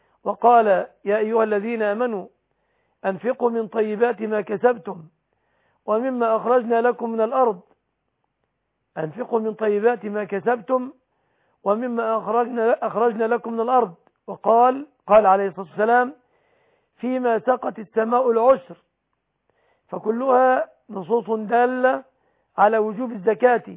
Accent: Egypt; وأسأل الله أن يحفظ بلادنا مصر آمنة مطمئنة

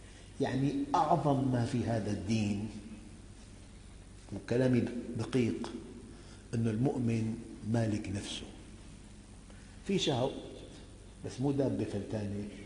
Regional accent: Syria; مثلاً عندنا بالشام

